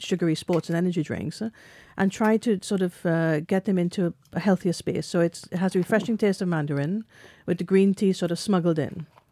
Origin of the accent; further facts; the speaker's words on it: Trinidad & Tobago; That's where I grew up, which is this Welsh type of accent. I grew up in the Caribbean.